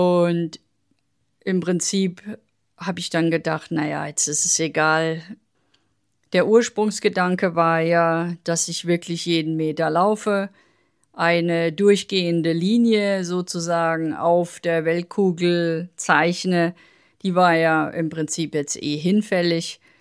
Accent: Odenwald, Germany; obwohl es landschaftlich jetzt eher so wie der Odenwald ausgesehen hat, also in der Ecke, wo ich herkomme.

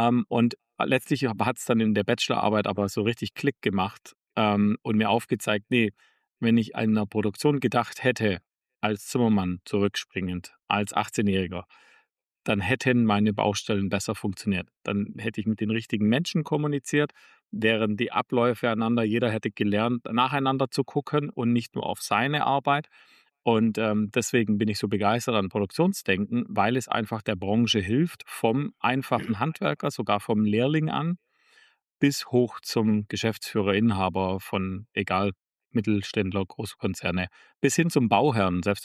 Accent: Bavaria, Germany; im Allgäu, wo ich aufgewachsen bin

